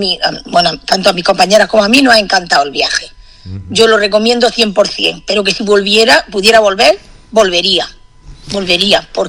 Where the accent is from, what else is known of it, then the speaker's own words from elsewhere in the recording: Lubrín, Andalusia, Spain; born there; Yo nací en Lubrín.